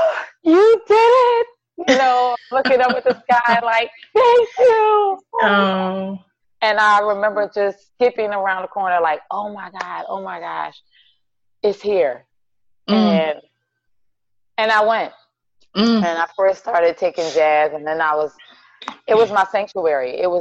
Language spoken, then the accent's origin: English; Philadelphia, Pennsylvania, United States; I'm from Philadelphia, different abandoned buildings around.